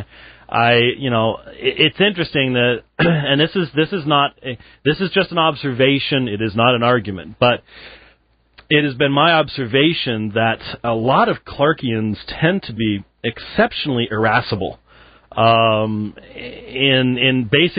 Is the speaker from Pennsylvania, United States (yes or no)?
yes; Harrisburg, Pennsylvania, United States; I grew up 6 years in Harrisburg, so I sort of know the area.